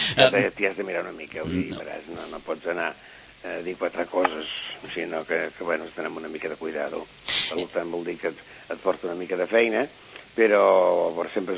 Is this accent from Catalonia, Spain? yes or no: yes; Sitges, Catalonia, Spain; es tracta del meu poble, i llavors doncs tens molt més interès que si et fessin fer el pregó d'un altre lloc, que ja n'hi he fet algun, no? A fora de Sitges, no?